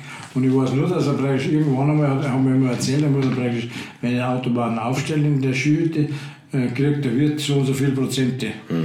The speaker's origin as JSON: {"language": "German", "country": "South Africa", "said": "Ich bin aus Südafrika, war toll."}